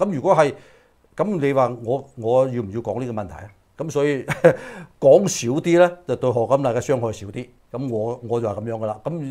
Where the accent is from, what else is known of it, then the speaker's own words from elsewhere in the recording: United States; 因為我係美國人，我有責任咧係講出真相